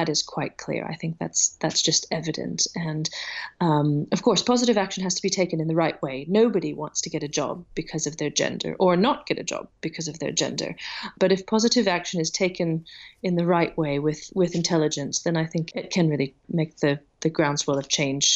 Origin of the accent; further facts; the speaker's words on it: Santa Cruz, California, United States; I grew up in California and I grew up in Santa Cruz